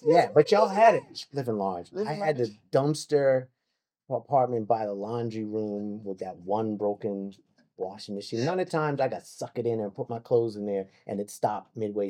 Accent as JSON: {"language": "English", "town": "Queens", "region": "New York", "country": "United States", "said": "I'm from New York."}